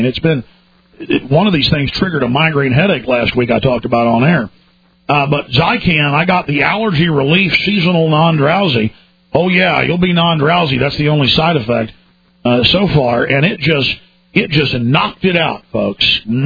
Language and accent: English; Dallas, Texas, United States; And, you know, I grew up in Dallas and never had allergies